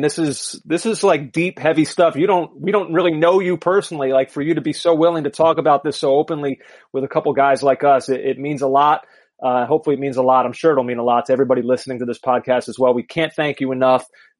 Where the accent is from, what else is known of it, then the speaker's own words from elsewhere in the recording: Pennsylvania, United States; Like, I grew up outside of Philadelphia, and that is not a sight that I would have ever really thought that I'd see.